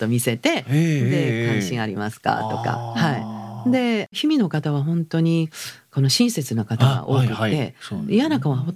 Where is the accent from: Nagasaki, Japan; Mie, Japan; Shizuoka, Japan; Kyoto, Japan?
Mie, Japan; born there; 私はあの生まれは三重県です。